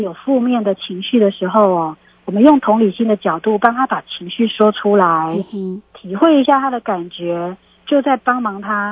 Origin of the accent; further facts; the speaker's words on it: China; 是啊，我们中国人比较习惯用激将法